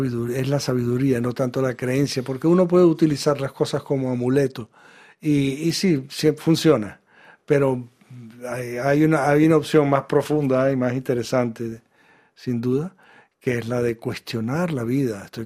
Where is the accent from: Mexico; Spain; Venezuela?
Venezuela; also born or lived in Israel; Soy israelí, soy venezolano, soy un muchacho, etcétera. Estoy en Venezuela.